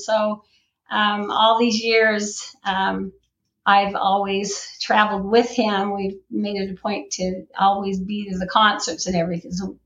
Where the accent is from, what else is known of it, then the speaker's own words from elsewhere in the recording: Utah, United States; Well, I'm from Utah, lived there most of my life.